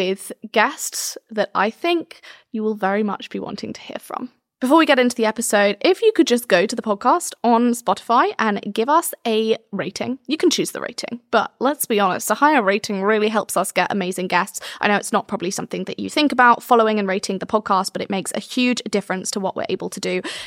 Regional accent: United Kingdom; I will say, being British, like, one of the kind of assumptions and like the just cultural things about being British is like not talking about money at all

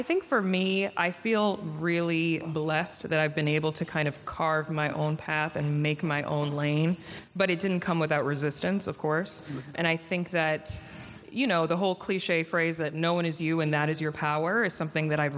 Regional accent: Potomac, Maryland, United States; also born or lived in New York; now in Los Angeles, United States; I'm from Potomac, which now everybody knows where that is. Yes. But I moved here. I've been here for 5 years in LA. I moved here from New York. I was in New York for 8 years

